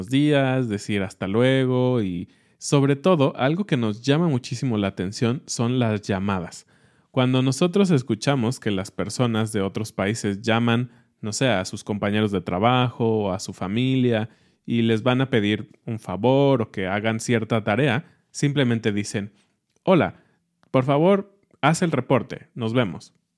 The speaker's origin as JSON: {"language": "Spanish", "country": "Mexico", "said": "que para ellos son extrañas y que para nosotros como mexicanos son como... pues es normal, ¿no?"}